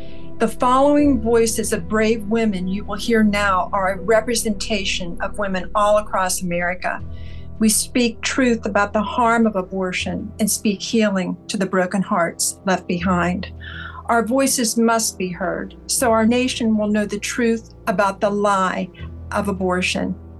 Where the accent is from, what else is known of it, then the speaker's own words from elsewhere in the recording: Louisiana, United States; I'm from Louisiana.